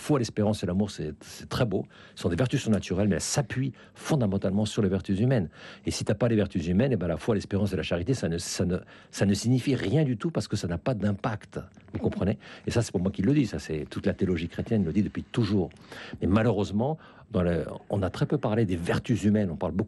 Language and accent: French; France; moved away; also born or lived in Finland / Russia; ça fait quand même 40 ans que j'ai quitté la France, j'ai vécu en Finlande 18 ans, j'ai vécu en Russie 15 ans, je regarde un peu à distance